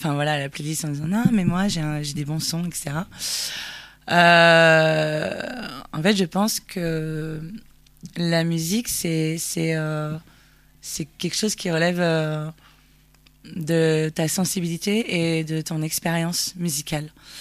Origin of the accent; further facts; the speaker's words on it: Paris, Île-de-France, France; moi, je suis originaire de Paris et de sa banlieue parisienne. Et j'ai grandi avec.